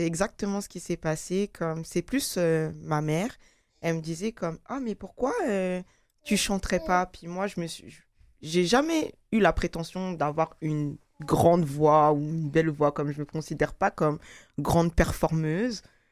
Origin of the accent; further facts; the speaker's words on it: Lyon, Auvergne-Rhône-Alpes, France; born there; Je suis née à Lyon, dans le sud de la France.